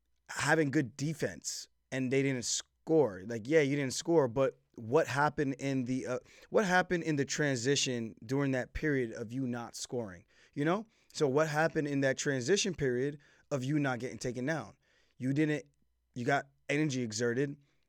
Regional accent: United States; born there; yes, I'm a born American from two immigrant parents from the country of Jamaica, born and raised in Jamaica, my parents and my grandparents as well.

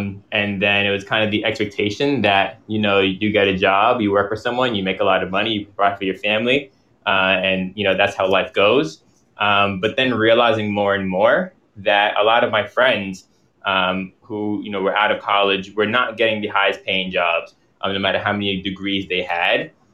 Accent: Bronx, New York, United States; also born or lived in Trinidad; I was born in Trinidad and moved here to the Bronx, New York, where I've lived most of my life.

